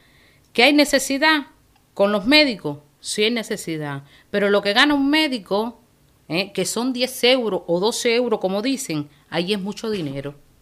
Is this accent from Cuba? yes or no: yes; Cuba; now in Spain; a mí me dicen de vivir en Cuba, chapo, yo sí me voy a vivir en mi país, mi tierra.